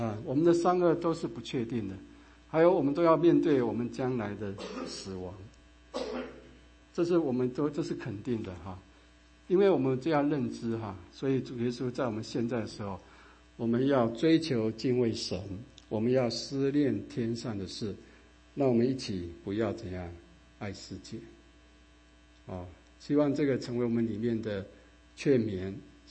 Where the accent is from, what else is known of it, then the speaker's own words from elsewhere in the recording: China; 就是我们中国人讲，就是虎死什么，留皮；人死什么，留名嘛。